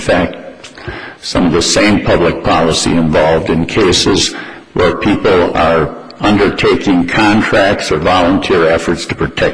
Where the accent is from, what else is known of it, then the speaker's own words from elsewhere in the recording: Sparta, United States; I'm from Sparta.